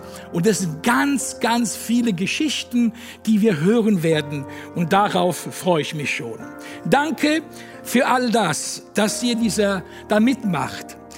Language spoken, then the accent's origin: German; Italy; Und ich als Italiener bin sehr, sehr berührt